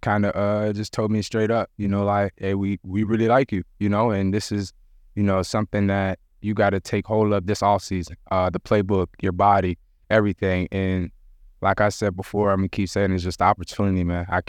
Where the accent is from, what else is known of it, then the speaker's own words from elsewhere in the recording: Jamaica; So we had one Jamaican cook at the Jets. I'm Jamaican.